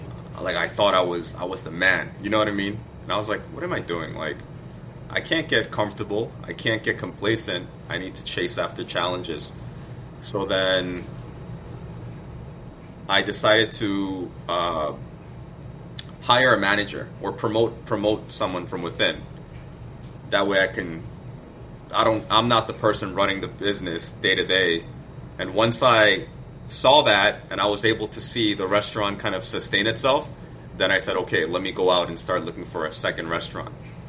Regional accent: Seoul, South Korea; now in New York, United States; It's the name of my hometown in Seoul, South Korea.

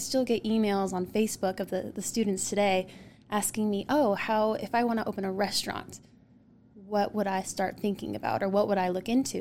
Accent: Colorado, United States; I would like to start with just saying I'm from Colorado.

